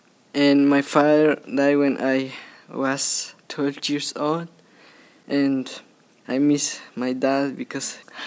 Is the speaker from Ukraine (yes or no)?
no; Guatemala; now in United States; I'm from Guatemala, but I was born Mexican, but according to my mom, when she was born, so had to go with me in Guatemala, and my residence is in Guatemala.